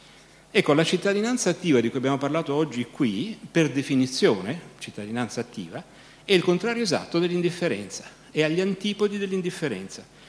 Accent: Rome, Lazio, Italy; now in Borgo Valsugana, Italy; io non voto a Roma perché sono residente in Trentino, a Borgo Valsugana, il paese di De Gasperi, ma diciamo da romano, ridiventato romano dopo tanti anni in Trentino

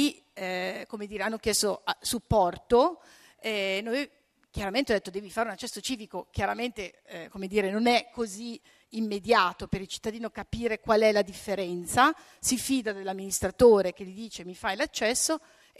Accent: Brescia, Lombardy, Italy; Io tutt'oggi devo dire che vengo da Brescia

